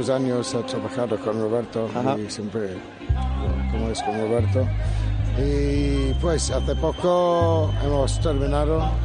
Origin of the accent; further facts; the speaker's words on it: Brighton, South East England, United Kingdom; Spanish is a second language; Brighton, se llama Brighton.